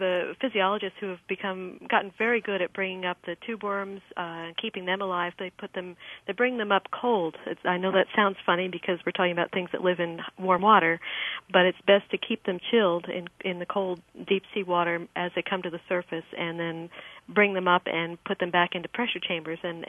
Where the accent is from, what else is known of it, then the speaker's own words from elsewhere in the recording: New Jersey, United States; and I am from New Jersey, so in some